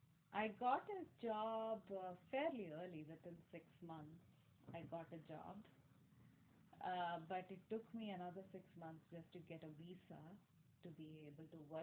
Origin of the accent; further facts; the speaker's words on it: India; moved away as an adult; We came from India where there is no such, at that time, there was no such thing as a second opinion.